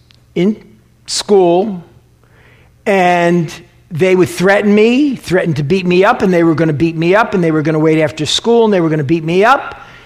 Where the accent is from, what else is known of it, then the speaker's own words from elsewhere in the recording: Queens, New York, United States; also born or lived in Sullivan County, New York; And when I started first grade, my family, we moved to Queens, New York. And so started first grade. I grew up in Bayside, Queens.